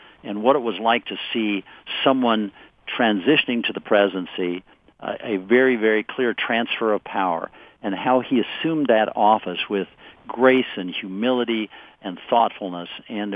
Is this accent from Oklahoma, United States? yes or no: no; Minnesota, United States; It was cold. It was cold. I mean, that's the most important thing. It was really cold. I was born in poverty, and we grew our crops and we grew our gardens